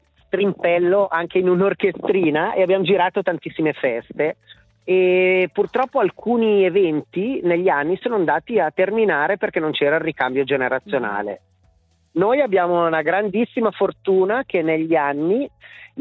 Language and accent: Italian; Sobrio, Ticino, Switzerland; quando mi chiede da dove vengo, gli dico da Sobrio